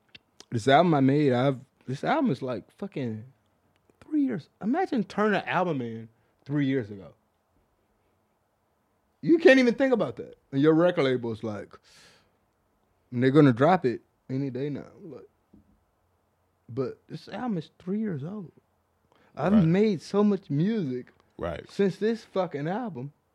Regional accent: Texas, United States; as a motherfucker born and raised in Texas.

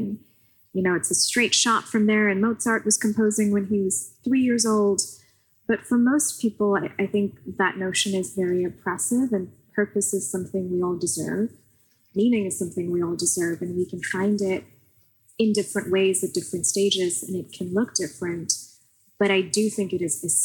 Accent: Pakistan; I grew up in Pakistan, but I had a relatively good education there.

